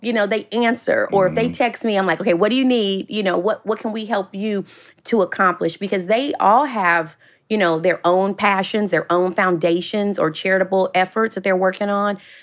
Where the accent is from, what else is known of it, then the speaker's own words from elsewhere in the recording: Los Angeles, California, United States; And so, like I said, we grew up in South Central.